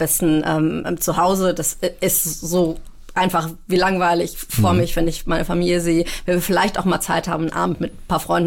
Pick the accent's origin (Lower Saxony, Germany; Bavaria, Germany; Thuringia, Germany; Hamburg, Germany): Hamburg, Germany; ich bin ja in Billstedt zur Schule gegangen, Gymnasium Billstedt.